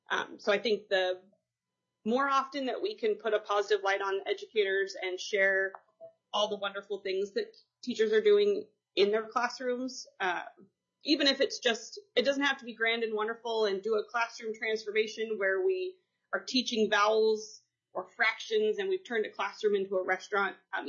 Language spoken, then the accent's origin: English; Tacoma, Washington, United States; now in Kivalina, United States; Most of my life, I grew up in Tacoma. And I went to college in Ellensburg on the other side of the mountains and then came to Kivalina.